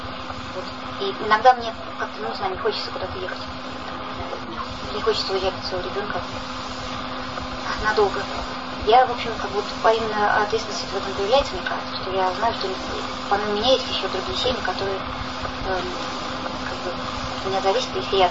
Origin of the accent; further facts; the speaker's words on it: Saint Petersburg, Russia; Вообще-то я родилась в Санкт-Петербурге, там выросла и живу.